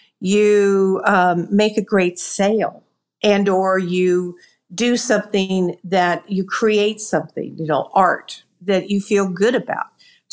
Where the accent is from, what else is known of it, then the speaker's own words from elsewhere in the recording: Columbia, Missouri, United States; I grew up in Missouri, Columbia, Missouri, to be exact.